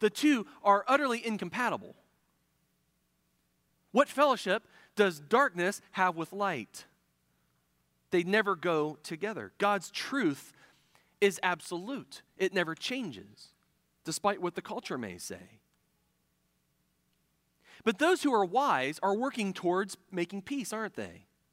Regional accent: Ohio, United States; When I was a teenager, I grew up in Central Ohio

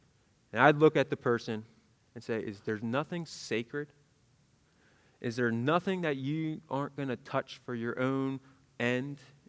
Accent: Northeast, United States; you know, I grew up in the Northeast, and Liz and I, we were up there a few weeks ago to visit family

